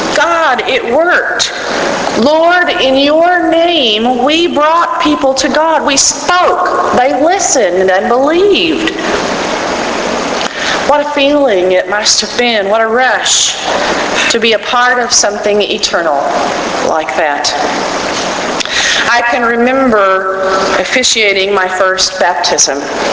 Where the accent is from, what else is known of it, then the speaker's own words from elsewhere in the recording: Waco, Texas, United States; I can remember the first time that I drove from Waco, my hometown, to Fort Worth by myself.